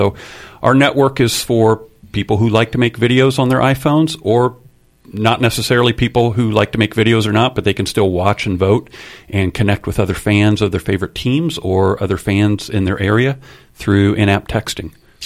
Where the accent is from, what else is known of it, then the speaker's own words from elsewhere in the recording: Indiana, United States; I grew up in Indiana, and like a lot of people, I was a fan.